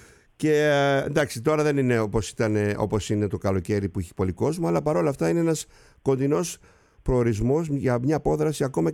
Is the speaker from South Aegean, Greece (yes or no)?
yes; Kasos, South Aegean, Greece; είμαι από την Κάσου, υπάρχει και... Είχα και συγγενείς εκεί στα Κασιώτικα.